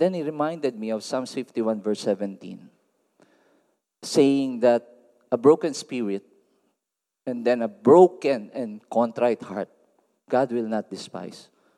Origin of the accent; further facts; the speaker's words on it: Philippines; English is a second language; from Philippines. And please bear with me with my accent, because I'm not really good in English and not really good in Filipino as well.